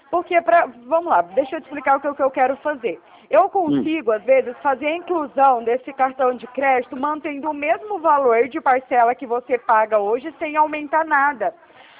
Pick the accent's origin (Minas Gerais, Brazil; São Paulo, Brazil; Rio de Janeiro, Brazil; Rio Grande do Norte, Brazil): São Paulo, Brazil; Araraquara; eu sou aqui de Araraquara.